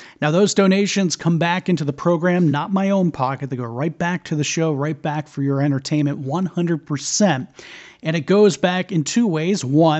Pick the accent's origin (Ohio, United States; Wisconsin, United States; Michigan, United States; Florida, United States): Florida, United States; Tampa; the upcoming card show here in my hometown of Tampa, Florida